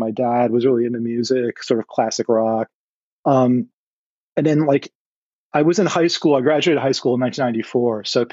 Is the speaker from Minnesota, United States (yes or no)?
no; Las Vegas, Nevada, United States; now in Los Angeles, United States; And, you know, I say I'm from Los Angeles. I lived in Los Angeles for, God, almost 30 years now. But I actually was born, raised, and grew up in Las Vegas.